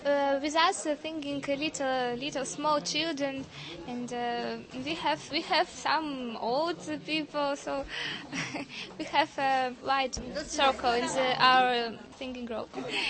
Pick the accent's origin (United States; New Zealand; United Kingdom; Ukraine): Ukraine; Odesa, Odesa Oblast; English is a second language; We are from the Odessa and we sing Czech songs, folk songs.